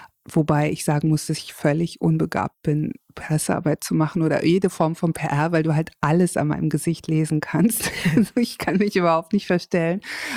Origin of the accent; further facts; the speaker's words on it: Kassel, Hesse, Germany; moved away as an adult; also born or lived in London; ich bin in Deutschland, in Kassel aufgewachsen, bin dann nach dem Abitur direkt nach London gegangen.